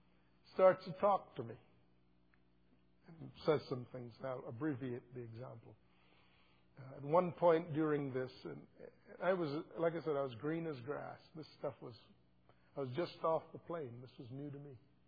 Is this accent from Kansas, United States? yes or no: yes; Kansas, United States; I'm from Kansas. We're not in Kansas, apparently.